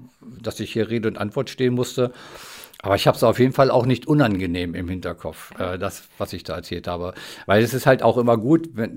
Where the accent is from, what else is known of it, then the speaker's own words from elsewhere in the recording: Lower Saxony, Germany; born there; Ich komme gebürtig aus dem Landkreis Northeim und das war letztendlich der Grund, warum ich auch wieder zurückgegangen bin.